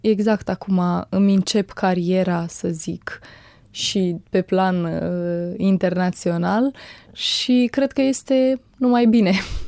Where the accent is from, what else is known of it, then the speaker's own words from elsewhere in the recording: Moldova; Normal, asta este patria mea. Mai ales că primul pas a fost făcut ca și moldovean, că eu am și cetățenie română.